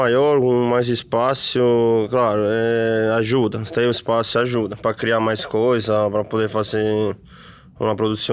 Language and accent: Portuguese; Salerno, Campania, Italy; Portuguese is a second language; moved away as an adult; also born or lived in Rimini; Quando tinha 18 anos, fui morar. Saí de Salerno já. Então, vivi até os 18 em Salerno. E fui morar em Rimini.